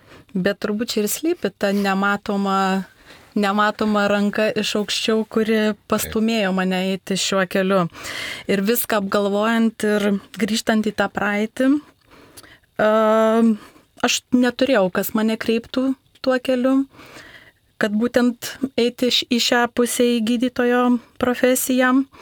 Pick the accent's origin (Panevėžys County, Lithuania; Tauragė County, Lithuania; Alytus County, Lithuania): Tauragė County, Lithuania; Jurbarkas; Aš esu tikra jurbarkietė, gimusi Jurbarke, senuosiuose gimdymo Jurbarko gimdymo namuose. Tėvai taip pat mano, visa mano vaikystė ir jaunystė gyveno Jurbarke, tik tai vėliau išsikėlė į savo tėviškę